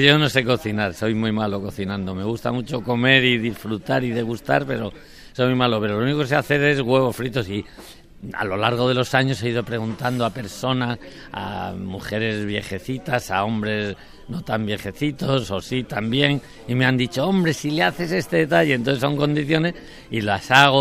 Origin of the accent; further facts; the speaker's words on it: Andalusia, Spain; yo soy andaluz en el sentido que toda mi familia, mis padres, mis abuelos, todos son andaluces. Yo he vivido mucho en épocas infantiles en Andalucía, he pasado temporadas grandes y tenemos la casa en Cádiz desde hace ya 30 años